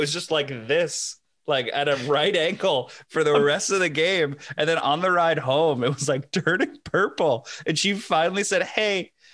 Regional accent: New York, United States; So where I grew up on Long Island, there weren't many hills.

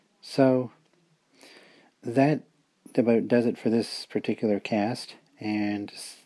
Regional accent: Niagara-on-the-Lake, Ontario, Canada; also born or lived in St. Catharines, Canada; I've been growing up in Niagara-on-the-Lake and St. Catharines and sort of living in Heflin some and here in Canada some.

